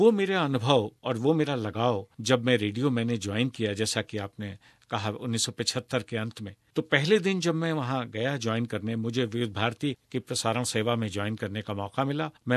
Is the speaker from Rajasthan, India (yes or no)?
no; Lucknow, Uttar Pradesh, India; क्योंकि मैं लखनऊ में पैदा हुआ हूँ, बड़ा हुआ हूँ, तो खड़ी बोली का उच्चारण और हिंदुस्तानी बोलने का एक जो तरीका वहाँ था